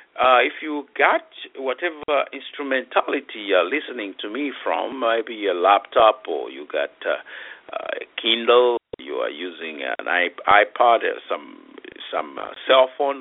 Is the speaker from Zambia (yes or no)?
yes; Zambia; accent: British; now in United States; You see, like me here in the United States, when I speak, people they always ask me, where are you from? And I say, well, from Zambia, Africa.